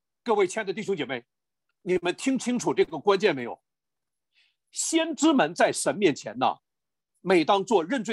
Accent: China; 我是一个来自于生长于中国大陆的一个牧师

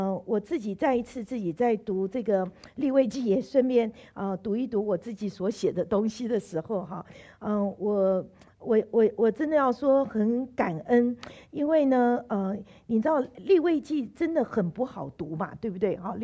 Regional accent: China; 我就想到我们中国人哈，那个常常讲到

